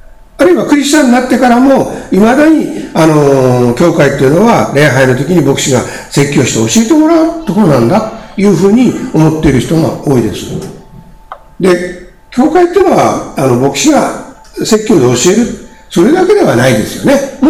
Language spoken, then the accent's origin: Japanese; Ibaraki, Japan; 私のふるさとの茨城県には